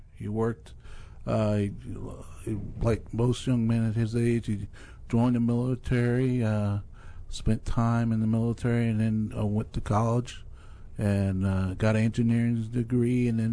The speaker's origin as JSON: {"language": "English", "town": "Lynchburg", "region": "Virginia", "country": "United States", "tie": "born or raised there", "said": "You know, where I grew up in Lynchburg, Virginia, it was big enough to where you had all the modern conveniences and technology"}